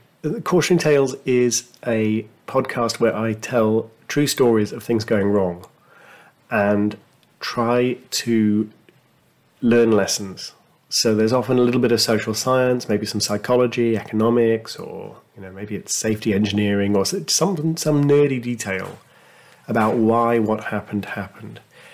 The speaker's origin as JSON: {"language": "English", "country": "United Kingdom", "said": "I suspect that as a Brit, I know less about him than the average American high schooler"}